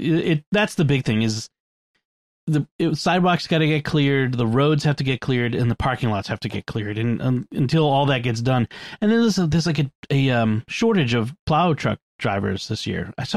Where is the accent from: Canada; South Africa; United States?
United States; Boston, Massachusetts; because I'm from Boston. I'm a New Englander, you know, you just deal with it.